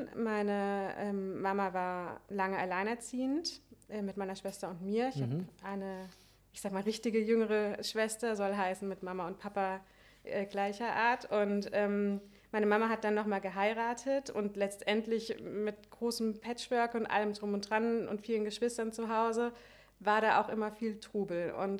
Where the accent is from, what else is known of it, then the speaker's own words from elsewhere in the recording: Rhineland-Palatinate, Germany; now in Mainz, Germany; ich bin auf dem Hunsrück aufgewachsen